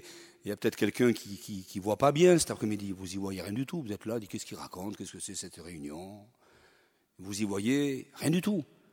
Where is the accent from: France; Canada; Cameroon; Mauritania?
France; Mais nous, on est français, nous.